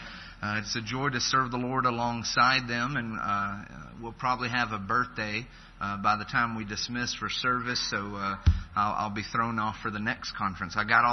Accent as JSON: {"language": "English", "town": "Riverdale", "region": "Georgia", "country": "United States", "tie": "born or raised there", "said": "I grew up and born and raised in the Atlanta area, so I certainly feel like home here."}